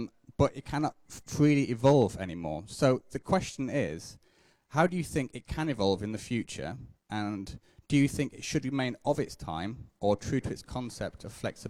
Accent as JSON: {"language": "English", "region": "London", "country": "United Kingdom", "said": "from London."}